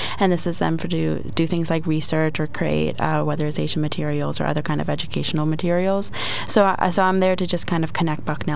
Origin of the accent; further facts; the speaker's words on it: Pennsylvania, United States; I'm originally from Pennsylvania, so this is kind of a way to get to understand and know my state a little bit more.